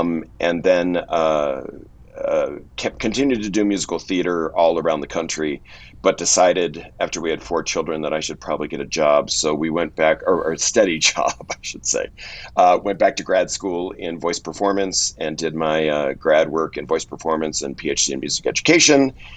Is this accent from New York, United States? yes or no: yes; Buffalo, New York, United States; And I'm from Buffalo, New York, and that did not go over well with my beer-drinking football father.